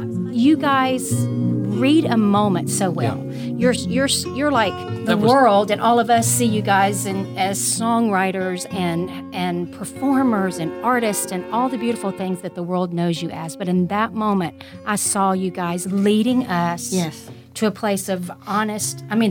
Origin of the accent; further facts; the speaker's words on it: the South, United States; because I'm from the South, and we sugarcoat everything, and we like choose our words so carefully sometimes that we never say what we really mean.